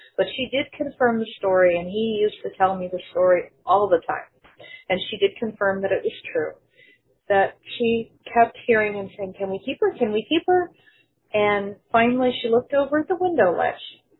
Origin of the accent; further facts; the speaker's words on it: Pennsylvania, United States; born there; I was born in Pennsylvania.